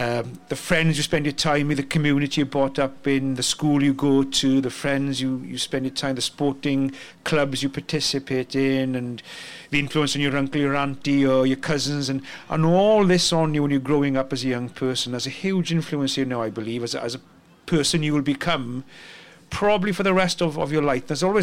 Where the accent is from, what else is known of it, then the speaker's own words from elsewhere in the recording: Mynydd Cerrig, Wales, United Kingdom; I was brought up in West Wales in a small village called Mynydd Cerrig, which pretty much is, you translate it to English and it translates to mountain of stone.